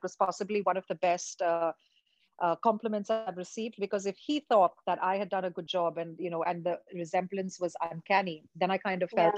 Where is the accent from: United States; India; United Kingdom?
India; especially for all girls growing up in India